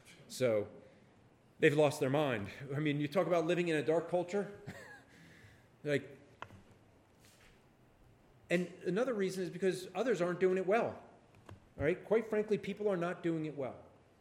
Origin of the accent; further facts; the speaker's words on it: New Jersey, United States; You know, I grew up in New Jersey.